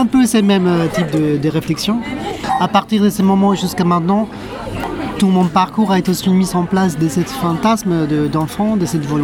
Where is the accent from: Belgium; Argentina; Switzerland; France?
Argentina; Mar del Plata, Buenos Aires Province; moved away; Ben alors moi je suis né et j'ai grandi à Mar del Plata, en Argentine. Mar del Plata c'est une ville qui est à 400 km au sud de Buenos Aires, dans la côte atlantique.